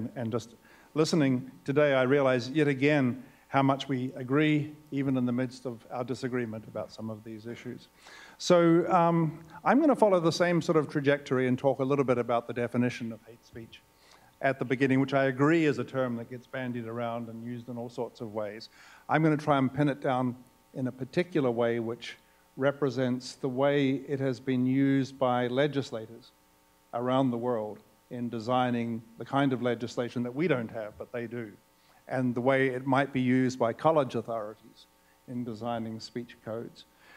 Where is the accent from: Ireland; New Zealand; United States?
New Zealand; Eduardo mentioned that I'm a New Zealander.